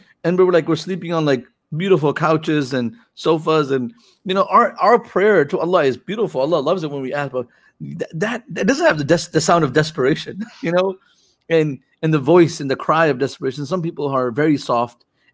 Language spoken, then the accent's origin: English; Flint, Michigan, United States; I'm from Flint. I don't know if you know this, but Flint is one of the most dangerous cities.